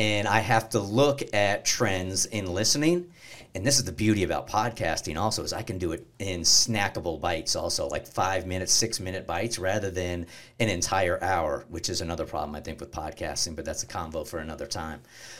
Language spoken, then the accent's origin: English; San Diego, California, United States; I grew up in San Diego